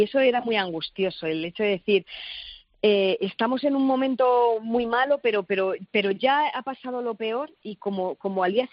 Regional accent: Elche, Valencian Community, Spain; por eso mismo de que es en Alicante y yo soy de Elche.

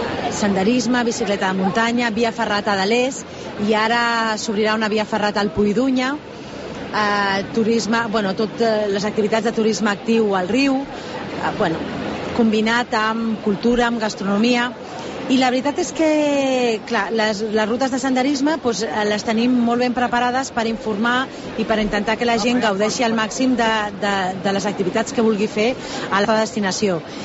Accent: Catalonia, Spain; sinó que també som catalans. Nosaltres som molt gelosos de la nostra cultura i de les nostres tradicions

